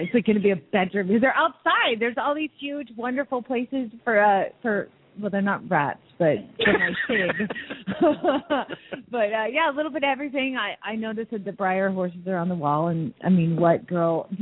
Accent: East Coast, United States; I'm from the East Coast, and that's all I fed was Timothy

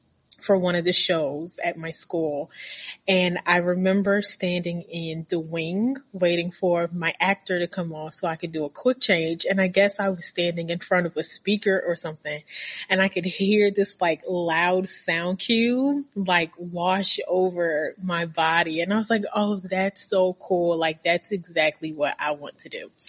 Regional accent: Baltimore, Maryland, United States; I'm from Baltimore, and I went to a really bad high school.

